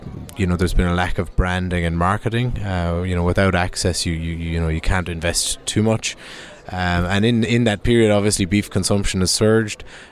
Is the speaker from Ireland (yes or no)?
yes; Ireland; I'm from Ireland